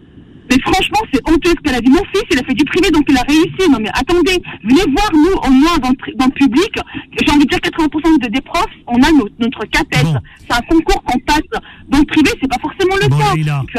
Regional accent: Tunisia; Je suis tunisienne, je suis française, je suis fière de mes doubles cultures

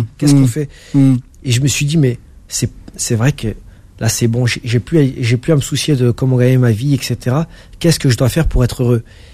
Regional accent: Paris, Île-de-France, France; je suis parisien, j'ai toujours vécu à Paris.

